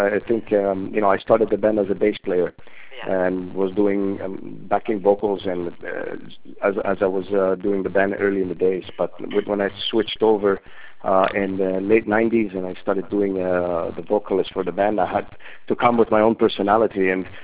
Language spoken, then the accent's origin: English; Canada; because we're from Canada, the North thing.